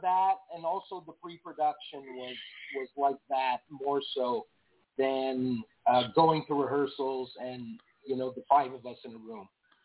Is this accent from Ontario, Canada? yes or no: no; Montreal, Quebec, Canada; We're from Montreal.